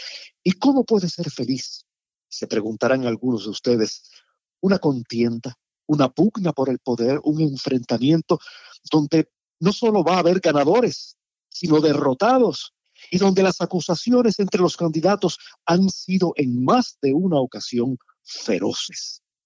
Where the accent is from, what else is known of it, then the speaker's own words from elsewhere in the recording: Cuba; Y si me permiten hablar como cubano, es un espectáculo envidiable.